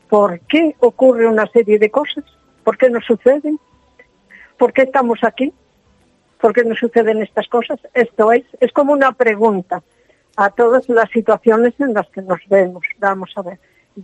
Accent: Cambre, Galicia, Spain; en Galicia, en mi pueblo, en donde yo he nacido, en Cambre

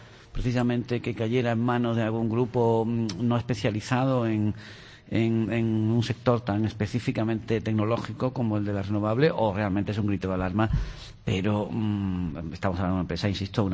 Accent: Andalusia, Spain; A mí me entristece, como andaluz, el papel absolutamente pasivo que el gobierno andaluz

